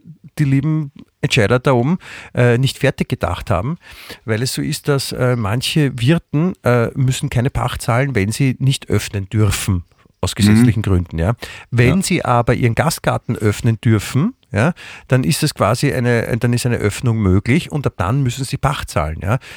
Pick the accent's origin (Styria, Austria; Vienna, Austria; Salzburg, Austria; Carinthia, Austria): Vienna, Austria; vielleicht kann man sich als Wiener kann man sich ja gut dran festhalten, dass woanders es den Leuten auch schlecht geht.